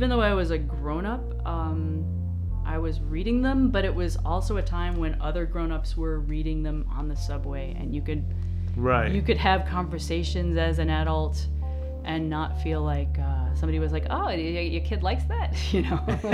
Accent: St. Louis, Missouri, United States; born there; Well, I was born in St. Louis and lived in several different states, whatever.

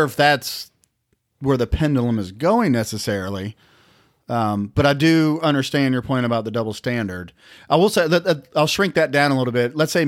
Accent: the South, United States; we grew up in the South. We know a lot of racist people.

